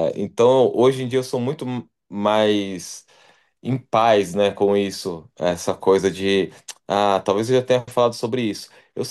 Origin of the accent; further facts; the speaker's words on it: Ijaci, Minas Gerais, Brazil; also born or lived in São Paulo; tem a coisa de eu ter crescido em Minas também. Nasci em São Paulo, mas com 11 anos fui para Minas, para o interior de Minas, uma cidade chamada Ijaci. Fiquei ali até os 18